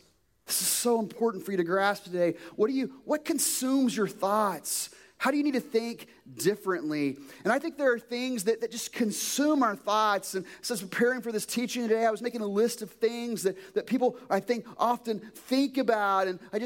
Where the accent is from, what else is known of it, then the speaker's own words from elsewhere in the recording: Kentucky, United States; accent: Kentucky; also born or lived in West Virginia; the school in West Virginia, my eighth grade English West Virginia teacher liked to make fun of my Kentucky accent.